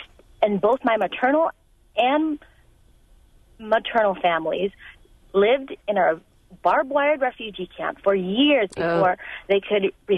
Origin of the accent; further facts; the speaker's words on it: St. Paul, Minnesota, United States; So I grew up in the Twin Cities, St. Paul, Minnesota.